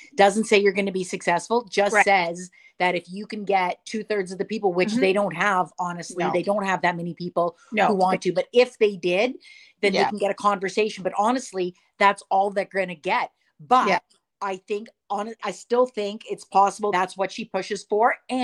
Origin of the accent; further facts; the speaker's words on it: British Columbia, Canada; But we're not from Alberta.